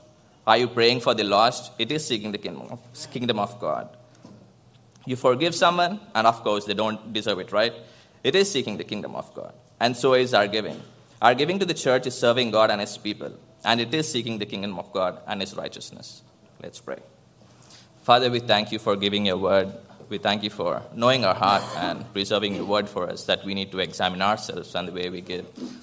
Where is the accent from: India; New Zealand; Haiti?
India; So growing up in India, life is different from here, right? It is so diverse. You live among many religions, and you get to know their religious practices.